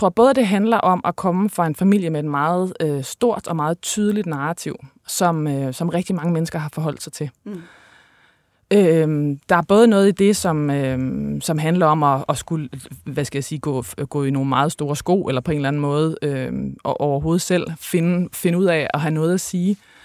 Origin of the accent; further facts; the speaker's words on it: North Denmark Region, Denmark; Ja, jeg er vokset op i Thy primært alene med min mor, og i virkeligheden i et relativt provincielt liv